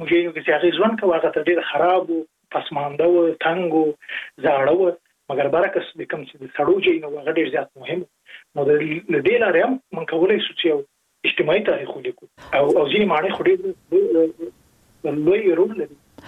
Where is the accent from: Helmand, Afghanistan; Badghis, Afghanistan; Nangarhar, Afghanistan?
Nangarhar, Afghanistan; Jalalabad; زه په جلال آباد کې لوی سوی